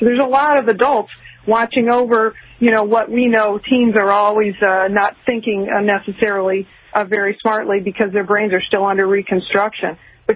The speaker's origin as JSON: {"language": "English", "town": "Detroit", "region": "Michigan", "country": "United States", "tie": "born there", "said": "I was born in Detroit, and I have family still there. I'm from a big Irish Catholic family, and a lot of them are still there"}